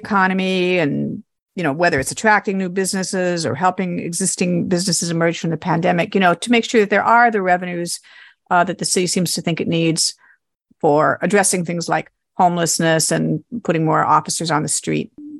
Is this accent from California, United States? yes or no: yes; La Mesa, California, United States; my hometown.